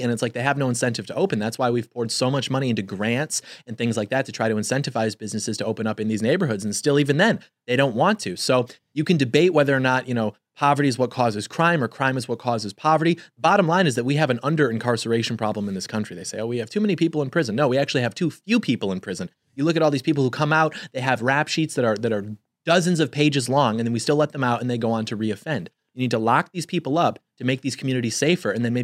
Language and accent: English; Midwest, United States; Don't get me wrong. I'm from the Midwest.